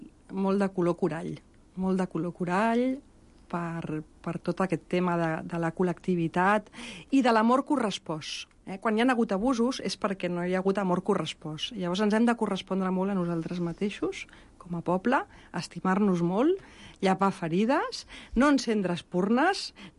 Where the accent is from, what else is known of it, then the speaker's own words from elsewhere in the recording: Barcelona, Catalonia, Spain; Jo sóc molt, molt de Barcelona, eh?